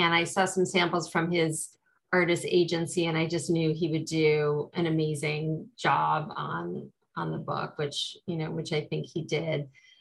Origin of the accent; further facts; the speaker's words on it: Jamestown, New York, United States; because I grew up in Jamestown